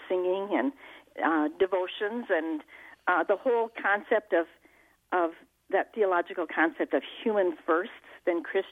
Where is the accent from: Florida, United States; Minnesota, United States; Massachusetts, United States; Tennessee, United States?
Minnesota, United States; Askov; also born or lived in Ringsted, United States; I was born in Ringston. And so, which was a Happy Dane community, but when I was born in 1945. It puts me old. But in 1946, my dad, who was the pastor there, accepted a call to Asco, Minnesota